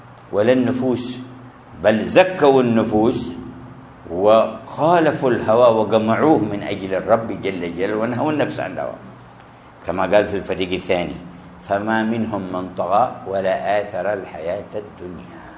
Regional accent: Hadramaut, Yemen; في مثل هذا الوديان عندنا في حضرموت

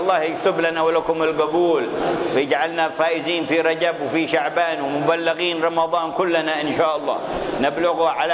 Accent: Hadramaut, Yemen; هذا أول ما بدأ عندنا في حضرموت ظهر وأنا صغير

